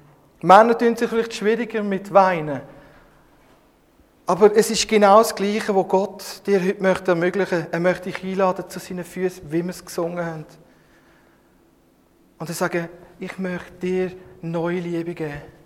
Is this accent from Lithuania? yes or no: no; Switzerland; Als ich als Schweizer auf Paraguay, Argentinien gegangen bin